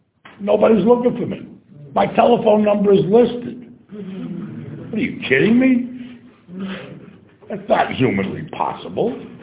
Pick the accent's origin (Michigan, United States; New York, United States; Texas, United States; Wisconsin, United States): New York, United States; I'm from New York, in case you have a hearing problem.